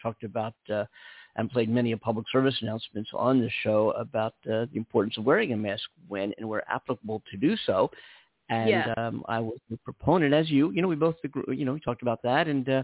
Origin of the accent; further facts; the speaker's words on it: Philadelphia, Pennsylvania, United States; now in California, United States; Of course, my hometown team, the Philadelphia Phillies, did lose.